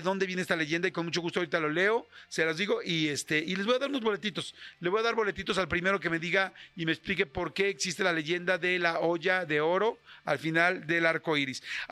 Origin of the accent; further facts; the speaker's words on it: Mexico; así o más fiesta es somos los mexicanos.